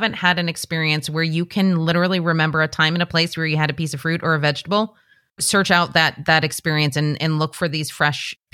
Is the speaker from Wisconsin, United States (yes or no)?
no; Michigan, United States; now in Chicago, United States; So I grew up just outside of Detroit.